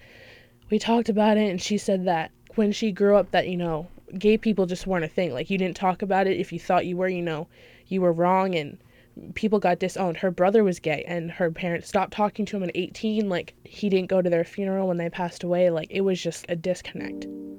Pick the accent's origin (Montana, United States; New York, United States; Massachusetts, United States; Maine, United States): Maine, United States; Kennebunk; I'm from Kennebunk.